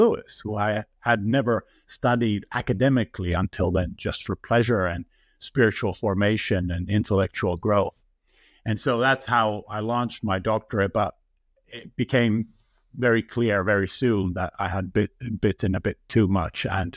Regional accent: Finland; I'm Finnish Canadian, Ruth. My father is from Finnish Lapland and my mother is from British Columbia in Canada. And I was brought up in Finland

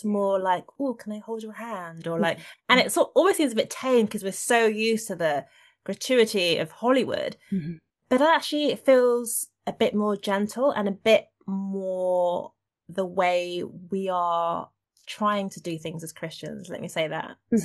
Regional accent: Nigeria; because I'm Nigerian and all my Nigerian friends are obsessed with Korean drama at the moment

